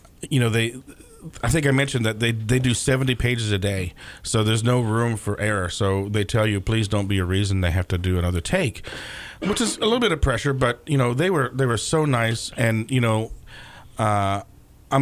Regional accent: Lynchburg, Virginia, United States; So I want to bring it back to Lynchburg and show my hometown folks, hey, I'm actually doing something.

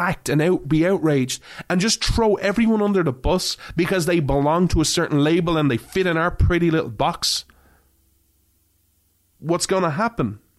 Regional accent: Ireland; born or raised there

